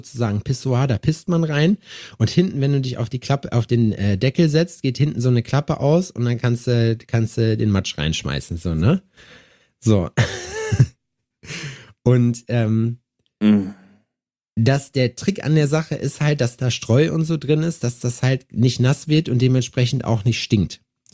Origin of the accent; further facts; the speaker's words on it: Jena, Thuringia, Germany; Ich komm aus dem Osten, damit kannst du mich nicht beeindrucken.